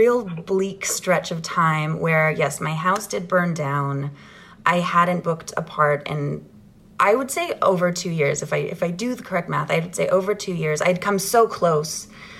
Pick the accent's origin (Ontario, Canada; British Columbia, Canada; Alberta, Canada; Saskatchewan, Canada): Ontario, Canada; Ottawa; I grew up in Ottawa, Ontario, Canada. I'm an only kid. Both of my parents started out as teachers